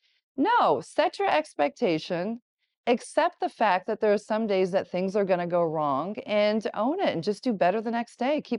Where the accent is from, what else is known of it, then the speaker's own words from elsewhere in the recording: Oklahoma, United States; also born or lived in Iran; I was actually raised in Oklahoma. So I was born in Iran, raised in Oklahoma, and I'm a Baylor University graduate.